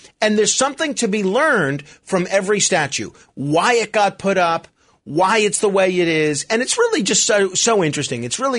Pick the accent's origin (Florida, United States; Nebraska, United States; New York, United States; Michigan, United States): New York, United States; I'm a New Yorker, right? So I have no qualms at all about making my opinion heard on how things should be in New York.